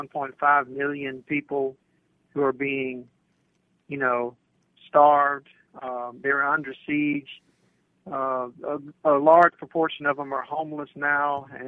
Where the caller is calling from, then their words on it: Texas, United States; Hi, guys. … from Texas.